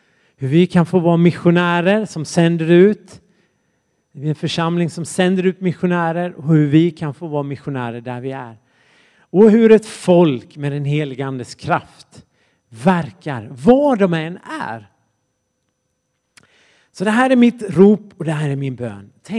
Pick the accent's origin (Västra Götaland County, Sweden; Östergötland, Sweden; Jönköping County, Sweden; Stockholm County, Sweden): Jönköping County, Sweden; Jönköping; Och jag växte upp i Jönköping, Sveriges Jerusalem.